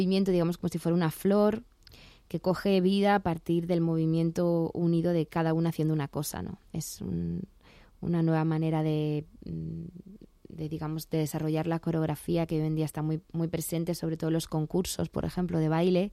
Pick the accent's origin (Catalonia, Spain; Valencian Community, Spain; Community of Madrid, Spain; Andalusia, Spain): Community of Madrid, Spain; Madrid; born or raised there